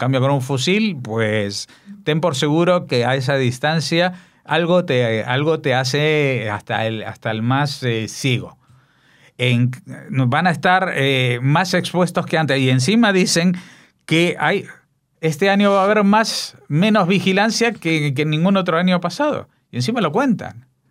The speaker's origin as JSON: {"language": "Spanish", "country": "Spain", "said": "Siempre hablamos de lo esperpénticos que somos los españoles."}